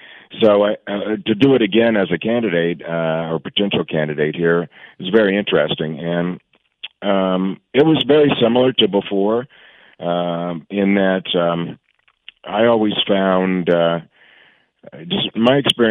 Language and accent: English; Arizona, United States; I grew up here in Arizona. I lived my whole life here